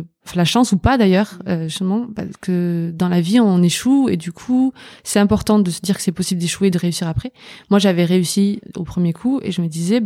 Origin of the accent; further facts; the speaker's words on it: Albi, Occitanie, France; Alors, je viens d'Albi, c'est une petite ville à côté de Toulouse.